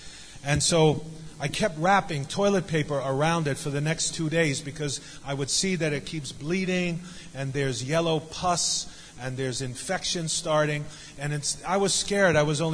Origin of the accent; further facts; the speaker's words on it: New York City, New York, United States; I grew up in New York City, in New York. And I grew up in a place called Coney Island, right on the Atlantic Ocean.